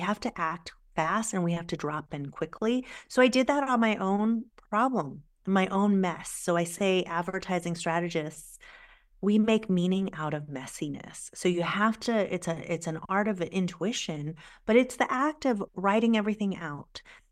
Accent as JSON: {"language": "English", "region": "California", "country": "United States", "tie": "born or raised there", "also_born_or_lived": "Taiwan", "second_language": "English", "said": "I was an immigrant from Taiwan to California when I was really young. So I didn't know the language. I felt like an outsider. I lived in a really amazing kind of old-fashioned-y, predominantly white town."}